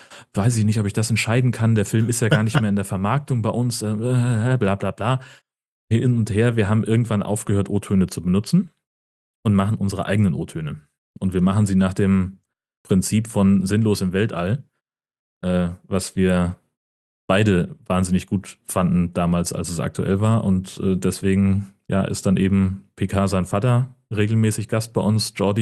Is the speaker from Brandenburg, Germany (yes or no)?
no; North Rhine-Westphalia, Germany; born or raised there; accent: Siegerland dialect